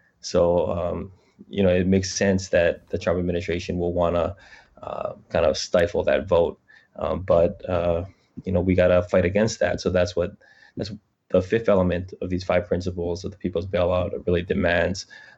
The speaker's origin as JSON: {"language": "English", "country": "United States", "said": "I'm Chinese American."}